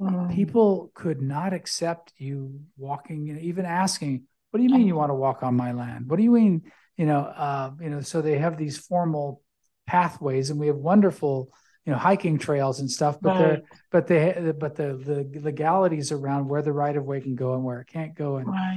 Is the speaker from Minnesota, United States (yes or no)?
no; Missouri, United States; I grew up in Missouri.